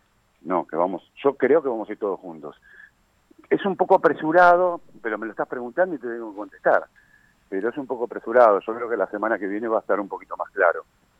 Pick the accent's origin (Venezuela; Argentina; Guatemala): Argentina; Morón, Buenos Aires Province; yo nací en Morón, estudié mi primaria, secundaria, en la Facultad de Morón me recibí y tengo mi oficina a la vuelta del municipio.